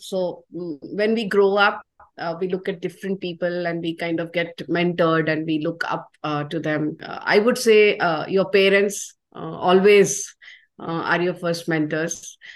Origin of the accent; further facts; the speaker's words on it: India; I was born in the 80s, right?